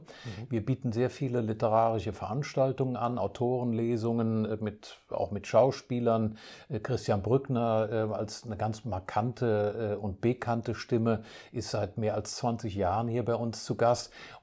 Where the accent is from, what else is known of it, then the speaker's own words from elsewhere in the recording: Saarbrücken, Saarland, Germany; now in Duisburg, Germany; ich bin in Saarbrücken geboren und aufgewachsen, also in einer völlig anderen Gegend